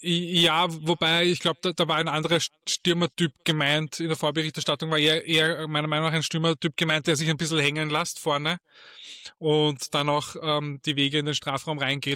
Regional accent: Austria; Wie heißt das bei uns in Österreich? Das muss man Deutscher jetzt sagen.

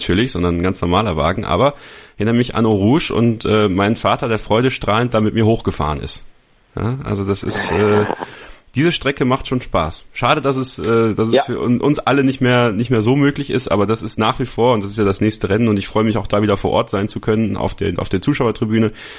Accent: Wallonia, Belgium; born there; ich komme ja aus der Ecke von Spa, gebürtig, also ich bin in der Nähe von Spa geboren

